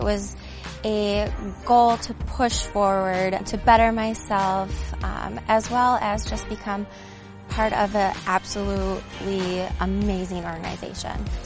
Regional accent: Farmington, Minnesota, United States; I'm from Farmington, Minnesota, and this is my third year on the team.

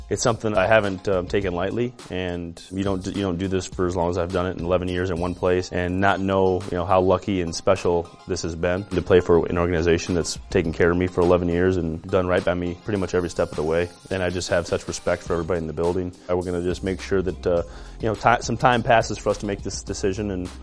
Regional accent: South Dakota, United States; growing up in South Dakota, you know, Ben grew up about 2 hours from me.

